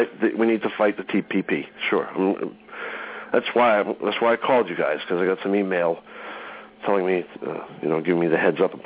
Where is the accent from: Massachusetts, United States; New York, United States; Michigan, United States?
Massachusetts, United States; all about it. I grew up in Massachusetts.